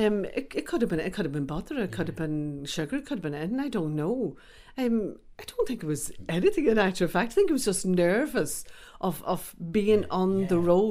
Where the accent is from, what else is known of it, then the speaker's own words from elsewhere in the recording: Forkhill, Northern Ireland, United Kingdom; I was born and raised in Forkhill in South Armagh, not too far from Dundalk and not too far from Newry